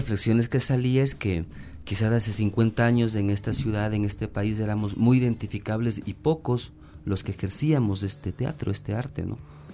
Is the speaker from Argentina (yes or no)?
no; Quito, Pichincha, Ecuador; Mas sin embargo todos somos quiteños, estamos cobijados del mismo cielo.